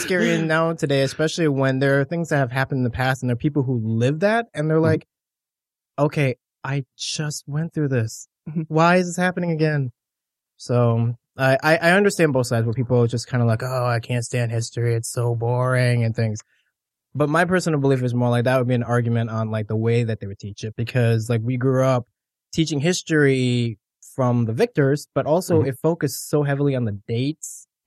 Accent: Washington Township, United States; I am a local from Washington Township.

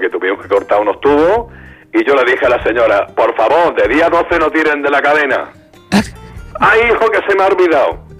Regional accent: Spain; Como español que soy, pues se me cayó toda la mierda como todo.

